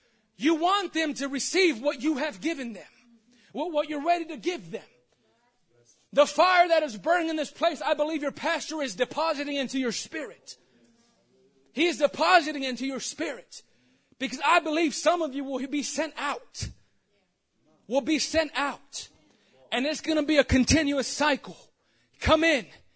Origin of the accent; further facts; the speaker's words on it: Texas, United States; ultimately I'm taking it back to Texas. I'm taking it back to my home state, whether for a temporary time or for a permanent time, I don't know.